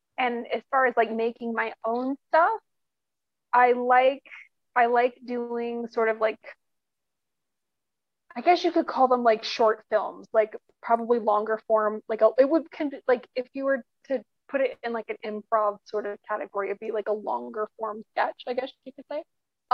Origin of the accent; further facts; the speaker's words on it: Detroit, Michigan, United States; I really resonate with because again, I'm from Detroit, so